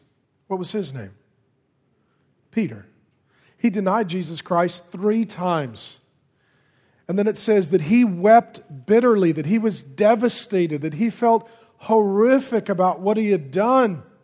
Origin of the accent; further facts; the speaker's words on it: Ireland; I'm Irish. We have intimacy issues.